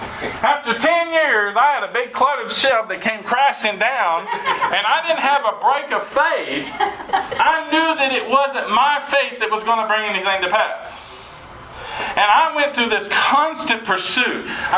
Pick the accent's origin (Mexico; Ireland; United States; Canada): United States; Arkansas; Now, I'm from Arkansas, so some girls chew.